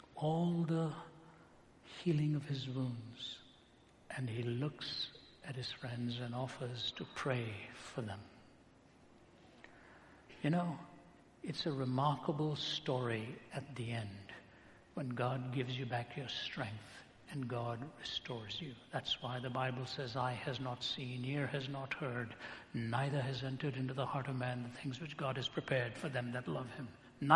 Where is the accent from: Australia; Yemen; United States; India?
India; I'm from India. Enough said.